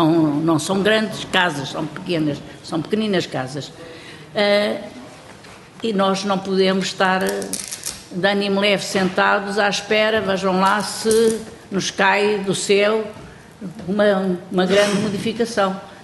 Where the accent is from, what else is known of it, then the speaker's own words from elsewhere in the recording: Beira, Portugal; à boa maneira da Beira, que eu sou uma mulher vinda da Beira.